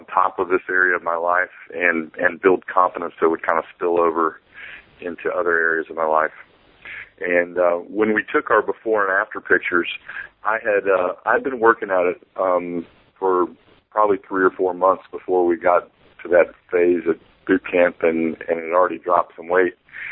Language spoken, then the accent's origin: English; Atlanta, Georgia, United States; I'm from Atlanta, Georgia.